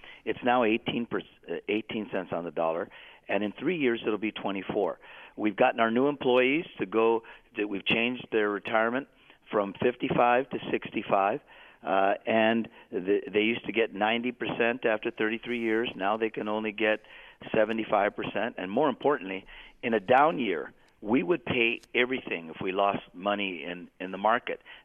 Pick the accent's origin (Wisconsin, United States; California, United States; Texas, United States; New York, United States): California, United States; City Terrace; This is an honor that I frankly never expected as a growing up in City Terrace as a young boy